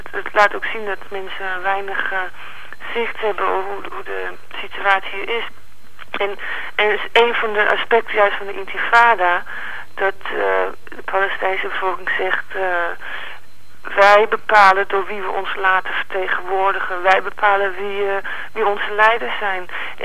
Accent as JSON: {"language": "Dutch", "country": "Netherlands", "lives_now": "Israel", "said": "En mensen weten dus dat ik uit Nederland kom."}